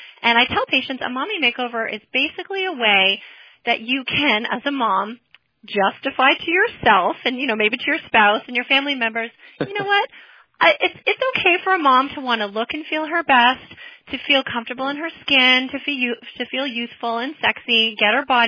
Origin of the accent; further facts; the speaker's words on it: Toronto, Ontario, Canada; now in San Francisco, United States; And originally, I'm born and raised in Toronto, been in San Francisco for just over 11 years, and here to stay.